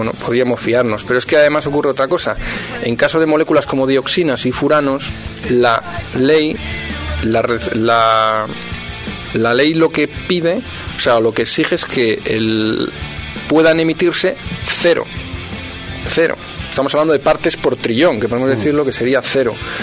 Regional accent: Alcalá de Henares, Community of Madrid, Spain; Es decir, somos de Alcalá

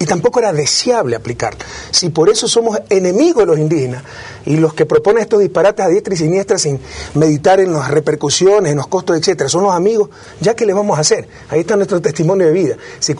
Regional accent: Guayaquil, Guayas, Ecuador; es Guayaquil, que es mi ciudad natal, y verá que en el referéndum le metemos 2-1 en Guayaquil.

